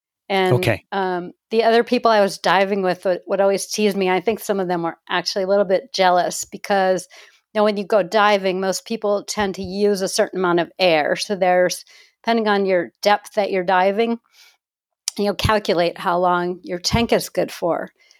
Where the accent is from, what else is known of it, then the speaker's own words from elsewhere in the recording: Rockville, Maryland, United States; also born or lived in Baltimore; I grew up briefly in Baltimore, Maryland. I was born there and then moved to Rockville, Potomac, Maryland, which is just outside of Washington, D.C.